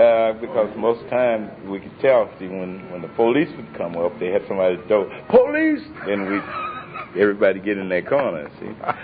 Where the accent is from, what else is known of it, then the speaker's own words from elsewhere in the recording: Mississippi Delta, United States; growing up in the Delta, white or black, their word was something very sacred.